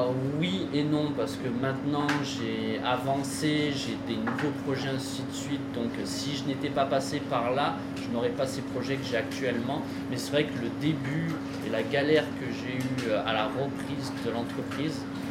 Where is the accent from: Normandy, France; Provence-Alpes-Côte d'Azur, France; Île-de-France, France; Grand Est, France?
Provence-Alpes-Côte d'Azur, France; Nice; also born or lived in Ajaccio; Je suis né à Ajaccio. J'ai toute la famille du côté de ma mère qui est en Corse. Après, du côté de mon père, c'est plus vers l'Alsace. Et moi, j'ai atterri à Nice très rapidement quand même.